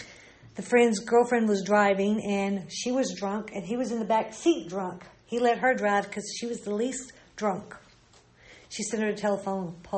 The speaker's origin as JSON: {"language": "English", "region": "Arkansas", "country": "United States", "tie": "born there", "said": "I was born in Arkansas."}